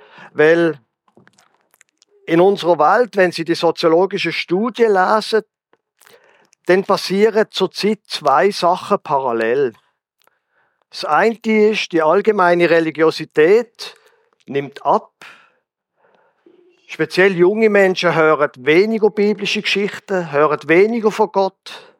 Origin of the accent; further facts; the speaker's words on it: Basel, Basel-Stadt, Switzerland; also gut, ich als Basler sollte das vielleicht nicht sagen